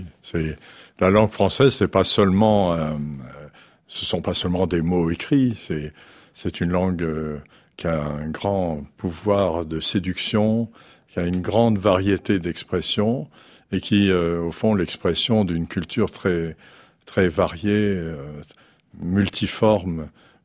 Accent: Mauritius; J'ai deux identités. Je suis mauricien et français, donc je jongle un peu avec chacune de ces identités.

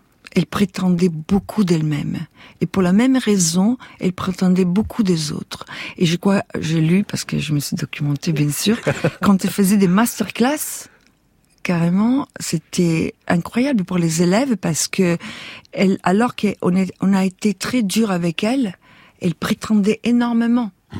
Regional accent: Italy; French is a second language; now in France; je suis italienne, mais je ne vis pas en Italie. Je vis en France, mais en même temps, en n'étant pas française

